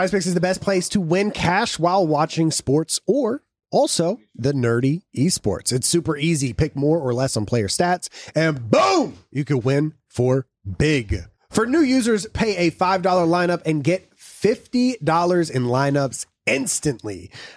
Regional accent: North Carolina, United States; I am from North Carolina.

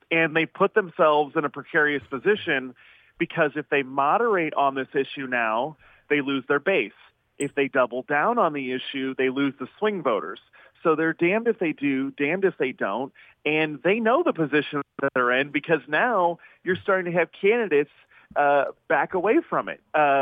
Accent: Illinois, United States; I'm from Illinois, and I know what happens.

